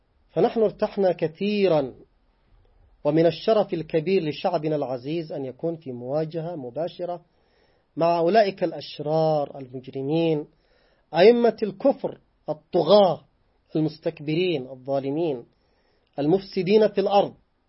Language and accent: Arabic; Yemen; نحن كشعب يمني ينتمي للإيمان